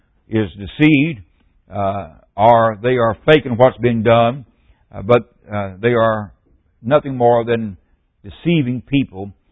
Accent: Mississippi, United States; I'm from Mississippi, and we talk slow in Mississippi, and we also think slow.

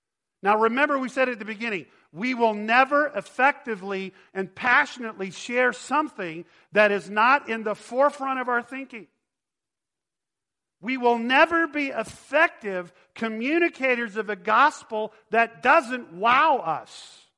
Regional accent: Texas, United States; I grew up in Texas. The biggest mountain we have is an overpass.

